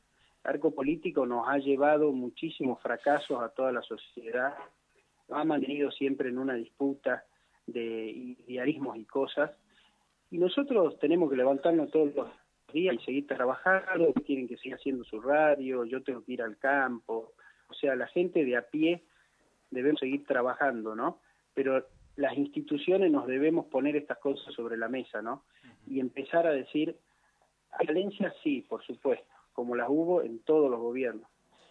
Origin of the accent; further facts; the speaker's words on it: Salta, Argentina; cada uno de nosotros como argentinos, ¿no? Y como salteños